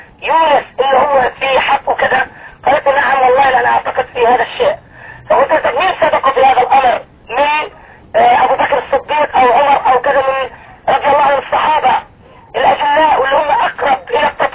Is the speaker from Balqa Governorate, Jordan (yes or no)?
no; Zarqa, Zarqa Governorate, Jordan; اللي عندنا في الزرقاء